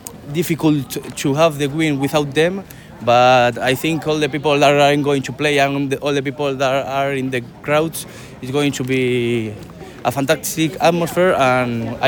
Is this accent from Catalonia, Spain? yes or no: no; Bilbao, Basque Country, Spain; English is a second language; I'm from Bilbao.